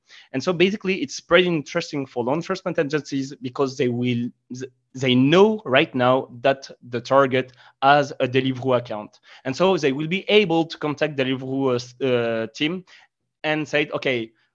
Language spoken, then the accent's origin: English; France; English is a second language; so sorry for my English accent. I mean, I'm French, so nobody is perfect.